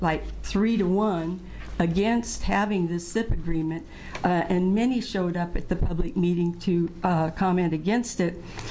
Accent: LeGrand, United States

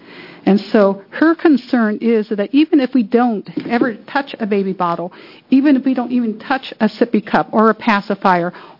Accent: United States; We are told as Indian people that we are keepers of the earth.

